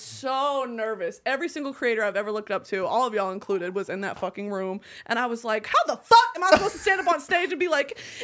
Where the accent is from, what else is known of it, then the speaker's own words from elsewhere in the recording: England, United Kingdom; Girl, I'm white, but not that type of white. I'm English white, not Polish white.